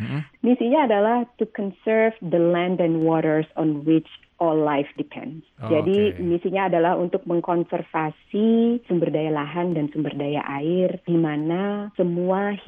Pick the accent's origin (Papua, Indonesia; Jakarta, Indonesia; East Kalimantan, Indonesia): Jakarta, Indonesia; Aku kan besar di Jakarta dan dulu Jakarta tuh masih tahun 80-an kan Jakarta masih sepi banget